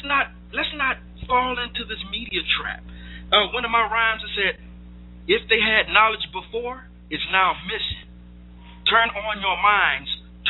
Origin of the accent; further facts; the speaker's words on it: Illinois, United States; But, come on. I'm from Illinois.